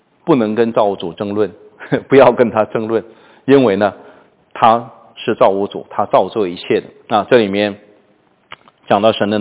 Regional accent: China; 我们中国人，你倒推老祖宗，你倒推个三代四代，连耶稣这个名字都没听过

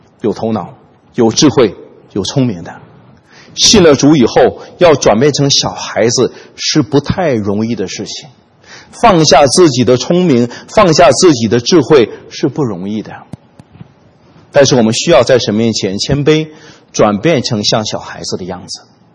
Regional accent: China; 面子这个词我们中国人非常熟

